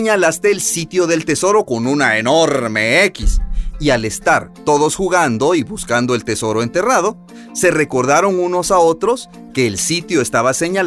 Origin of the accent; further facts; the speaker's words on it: Quetzaltenango, Guatemala; Nací en Xela y allí aprendí a jugar viendo a un equipo donde mi papá jugaba.